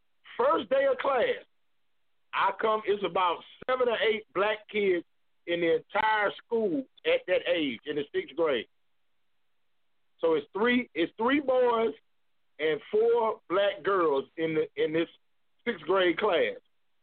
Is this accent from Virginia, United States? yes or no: no; Texas, United States; I'm from South Park, Texas, straight off of Herschelwood, right on the corner of Herschelwood and Westover. I'm from, you know, a small town called Herschelwood.